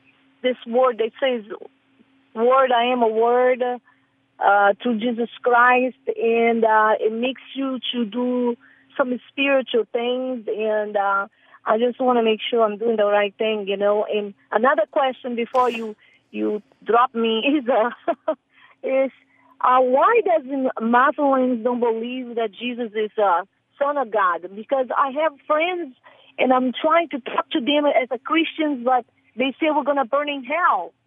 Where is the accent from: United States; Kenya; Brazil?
Brazil; English is a second language; I'm from Brazil, and I don't understand everything sometimes, you know, especially in English when I read it.